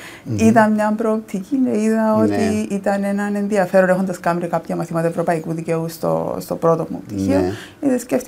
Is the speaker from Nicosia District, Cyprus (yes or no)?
yes; Strovolos, Nicosia District, Cyprus; Γεννήθηκα στη Λευκωσία το 1974. Το αποκαλύπτω, δεν έχω κανένα πρόβλημα.